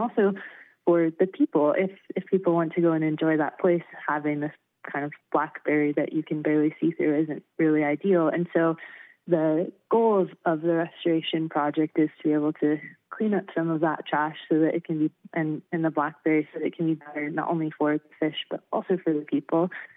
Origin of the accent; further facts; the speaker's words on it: Somerset, California, United States; I grew up in the Sierra foothills in this very tiny little town called Somerset.